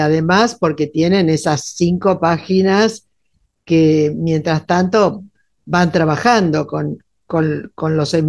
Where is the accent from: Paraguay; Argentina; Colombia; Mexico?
Argentina; porque somos argentinos.